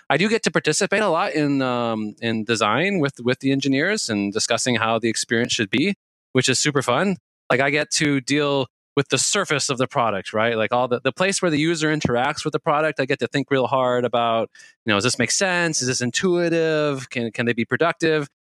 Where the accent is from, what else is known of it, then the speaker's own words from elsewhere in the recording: Massachusetts, United States; I went to MIT in Boston. That's where I'm from. I'm from Massachusetts.